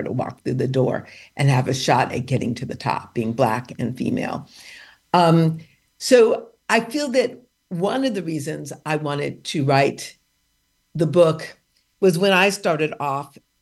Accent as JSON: {"language": "English", "town": "Detroit", "region": "Michigan", "country": "United States", "tie": "born there", "said": "I just have to stop here and say I was born in 1959 in Motown, the same year as Motown Records."}